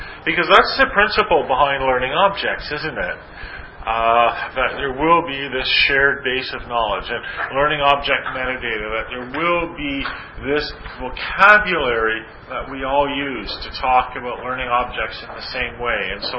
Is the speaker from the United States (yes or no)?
no; Canada; Hence, I come from Canada.